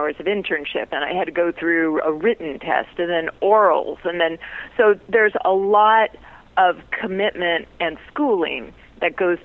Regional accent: Los Angeles, California, United States; No, born and raised.

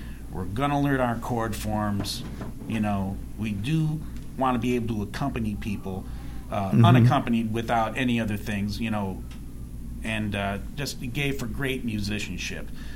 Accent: Sandusky, Ohio, United States; Well, I grew up in Ohio, originally from Sandusky, Ohio, home of Cedar Point. It's a amusement park on the Lake Erie coast.

